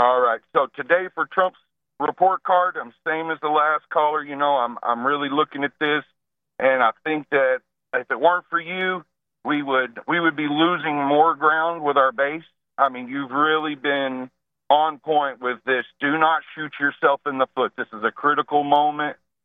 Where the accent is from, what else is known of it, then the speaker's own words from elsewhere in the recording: Texas, United States; I, as a Texan, I'm really struggling looking at the way that Dustin Burroughs has sort of taken over everything.